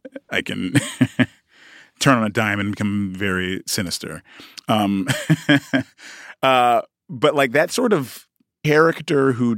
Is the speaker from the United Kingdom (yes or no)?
yes; United Kingdom; But that I was British, maybe a couple other people.